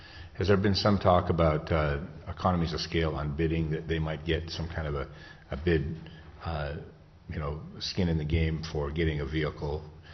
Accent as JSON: {"language": "English", "town": "Nenana", "region": "Alaska", "country": "United States", "tie": "born or raised there", "said": "I know in my hometown, Nenana, they have a vehicle there"}